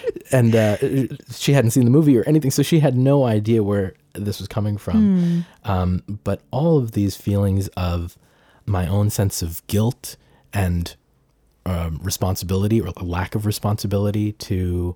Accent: Massachusetts, United States; I was at home in the house that I grew up in Massachusetts. And I was about to leave and move to New York.

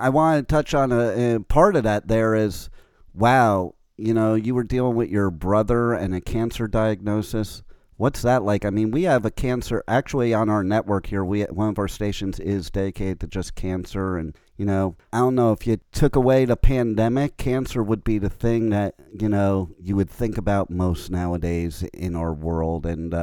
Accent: New Jersey, United States; I'm here with our next guest from Jersey, my home state. So I always love talking to Jersey people.

